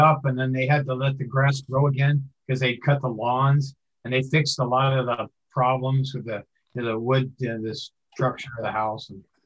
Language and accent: English; Calistoga, California, United States; I grew up in Calistoga, which is 18 miles away, and so I went over there a lot of times, and I know the city very well.